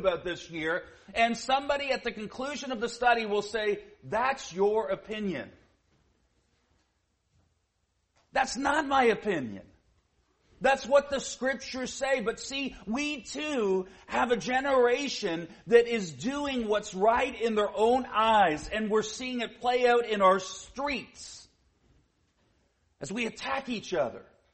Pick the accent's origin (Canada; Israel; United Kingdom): Canada; now in United States; I'm a Canadian. I live here in the States, and I pay taxes and do all the things that you do as an American. Sometime soon, I'll change my citizenship.